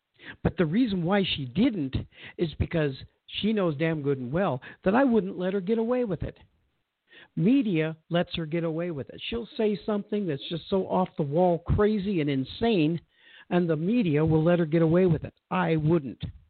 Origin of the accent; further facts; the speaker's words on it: Indiana, United States; and I moved here from Indiana. Indiana was a conservative state.